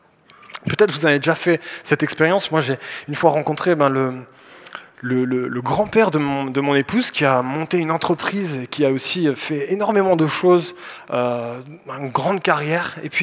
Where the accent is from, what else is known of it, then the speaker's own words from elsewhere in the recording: Lyon, Auvergne-Rhône-Alpes, France; Alors, moi je viens de Lyon avec une petite équipe